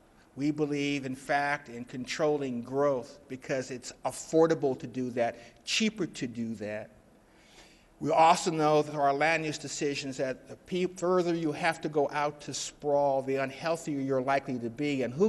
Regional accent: Spokane, Washington, United States; I grew up in Spokane where if my neighborhood had fallen off the planet, they would probably had a celebration.

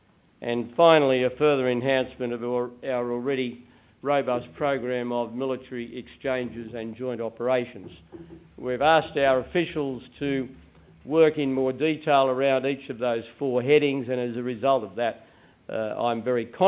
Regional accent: Sydney, New South Wales, Australia; I welcome you very warmly on a personal basis to my hometown of Sydney, Australia's largest city, and in my view, the most beautiful big city in the world.

